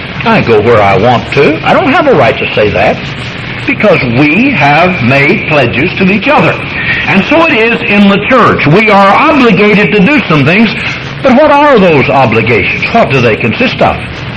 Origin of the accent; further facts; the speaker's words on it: United States; I'm glad to be an American. I'll tell you something, I have obligations as an American.